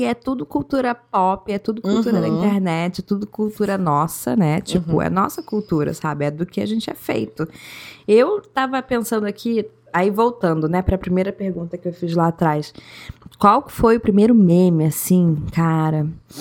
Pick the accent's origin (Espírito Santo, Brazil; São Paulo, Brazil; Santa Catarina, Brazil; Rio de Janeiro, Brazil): Rio de Janeiro, Brazil; assim, como brasileiro, como carioca, como...